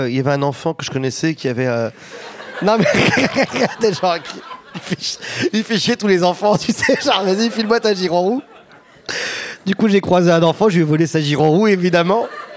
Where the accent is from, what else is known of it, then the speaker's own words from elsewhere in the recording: France; Que moi, en tant que Français, j'ai pas compris.